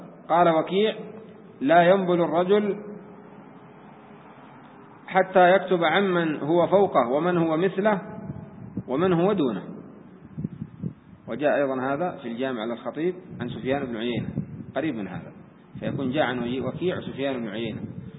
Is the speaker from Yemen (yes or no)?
yes; Yemen; إذا عمل فتنة كما هو حاصل عندنا في اليمن